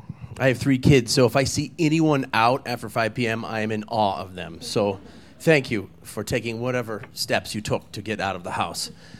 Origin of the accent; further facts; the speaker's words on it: Walden, Colorado, United States; I was a husky boy, and I grew up in Walden, Colorado. Not a lot of people go to Walden on purpose.